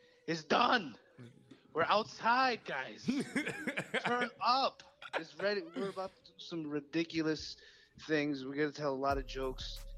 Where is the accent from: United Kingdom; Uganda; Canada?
Canada; I'm glad that I grew up here in Canada